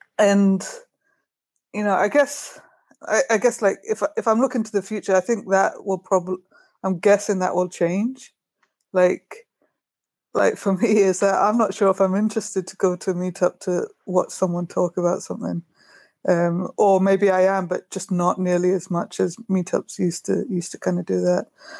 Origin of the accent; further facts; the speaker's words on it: Brighton, South East England, United Kingdom; But I still live in Brighton, but in Brighton, in my hometown